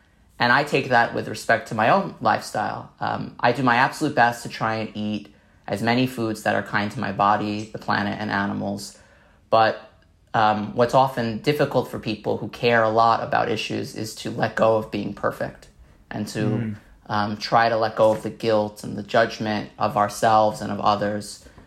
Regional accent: Staten Island, New York, United States; But one of the parts I really did like growing up in Staten Island was there was a lot of nature. There was a lot of natural spaces and green trails.

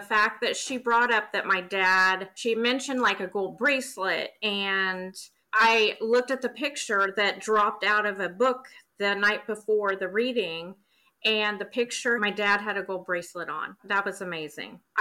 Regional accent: Wichita, Kansas, United States; I'm from Wichita, Kansas.

